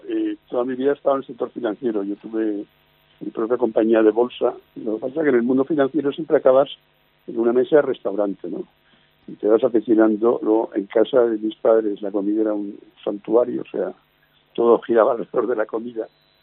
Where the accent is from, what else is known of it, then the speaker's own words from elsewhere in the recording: Barcelona, Catalonia, Spain; Empezamos en Barcelona, yo soy de Barcelona.